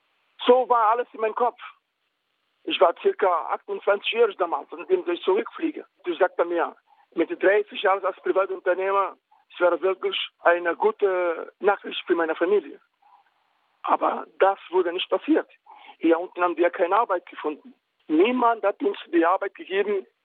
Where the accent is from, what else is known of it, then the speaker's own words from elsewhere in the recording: Mozambique; genauso wie mein Heimatland, Mosambik.